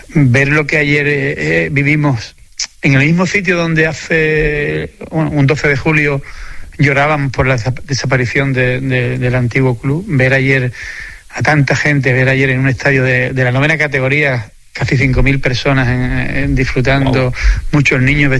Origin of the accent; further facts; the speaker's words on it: San Fernando, Andalusia, Spain; de mi ciudad, de mi pueblo, de mi vida, ¿no?, que es San Fernando, ¿no?